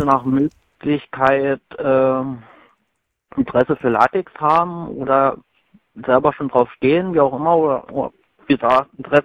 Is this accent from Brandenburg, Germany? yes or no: yes; Cottbus, Brandenburg, Germany; Ich komme aus Cottbus. Das ist so circa 120 Kilometer südöstlich von Berlin.